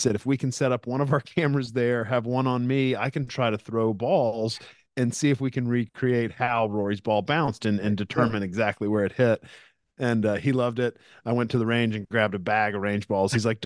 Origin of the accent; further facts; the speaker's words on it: Texas, United States; also born or lived in Nashville, United States; I grew up in Texas and dad changed careers kind of at 38 years old, went back to school and got his PhD at Vandy. So we spent a bunch of years in Nashville